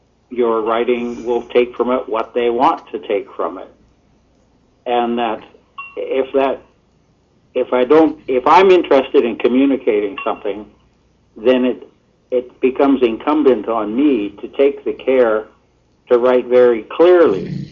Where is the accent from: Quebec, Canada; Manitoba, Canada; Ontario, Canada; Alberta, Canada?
Manitoba, Canada; Brandon; born there; I was born in Brandon, Manitoba, and I grew up in a Ukrainian church.